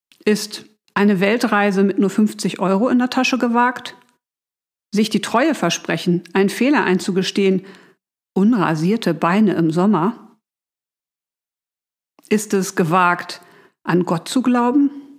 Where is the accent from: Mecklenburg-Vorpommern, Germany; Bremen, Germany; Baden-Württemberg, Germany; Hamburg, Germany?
Hamburg, Germany; Ich bin waschechte Hamburgerin, Autorin, Mutter und Gründerin.